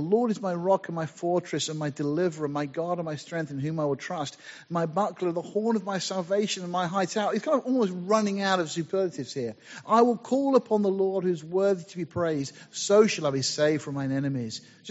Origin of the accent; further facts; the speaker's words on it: United Kingdom; being British, of course, we didn't bother taking any raincoats or anything